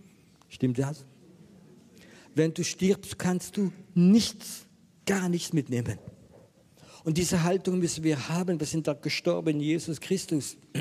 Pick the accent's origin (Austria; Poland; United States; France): France; Ich bin Franzose